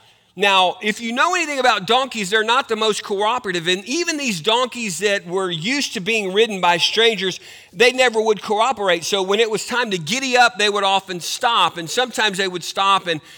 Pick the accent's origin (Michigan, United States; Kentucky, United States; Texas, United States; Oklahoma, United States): Texas, United States; New Braunfels; I grew up in New Braunfels, and I didn't go to the city school, which was New Braunfels High School. I went to the country school, which was Canyon High School. It was very rural in those days.